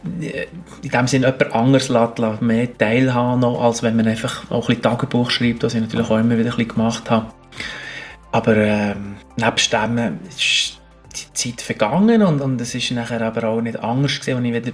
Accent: Bern, Switzerland; Obwohl ich zwar in Bern lange daheim war, und als Berner, ja.

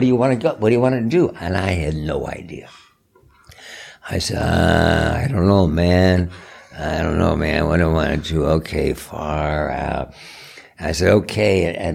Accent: East Coast, United States; Well, I grew up in the East Coast. People always assume because of my father, Kirk, that I grew up in California, but my parents got divorced when I was 5 or 6, so I grew up in the East Coast.

